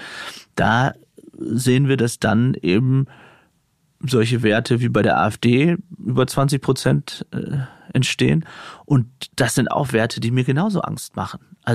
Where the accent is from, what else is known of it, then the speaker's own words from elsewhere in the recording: Aurich, Lower Saxony, Germany; Aber ich kann über aus Friesland reden. Aber es ist, also auch da hat sich das Stadtbild in meiner Heimatstadt Aurich zum Beispiel verändert.